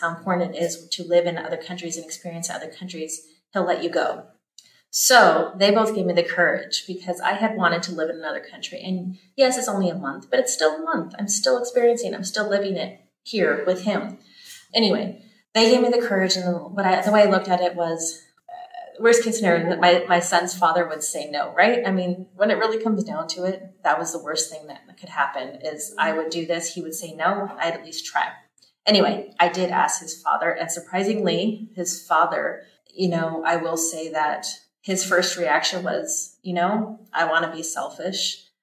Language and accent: English; Chicago, Illinois, United States; now in Barcelona, Spain; So we are from Chicago. We're from the suburbs of Chicago. Right now we're staying in the city of Barcelona.